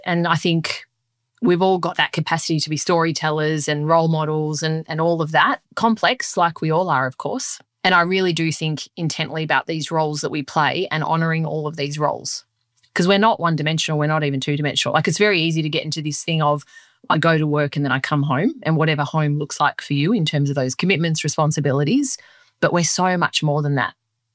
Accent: Sicily, Italy; accent: Sicilian; first language Sicilian; English is a second language; I went to primary school speaking only Italian. And on top of that, my Sicilian dialect, which is my first language. So English was a language that I picked up through being a young kid and being a sponge and absorbing it.

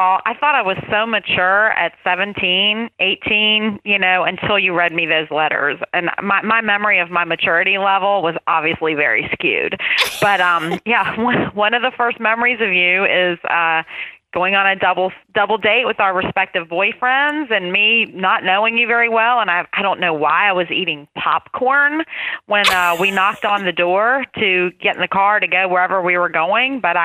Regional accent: Roanoke, Virginia, United States; We grew up in Roanoke together. We went to high school together.

